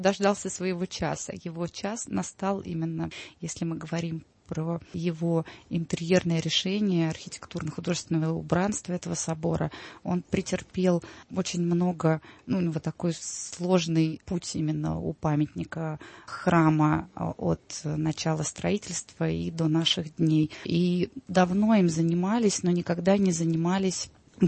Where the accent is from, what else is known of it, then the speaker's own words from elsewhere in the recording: Ufa, Bashkortostan, Russia; born there; moved away as an adult; now in Saint Petersburg, Russia; Родилась я в Уфе и в Петербург приехала учиться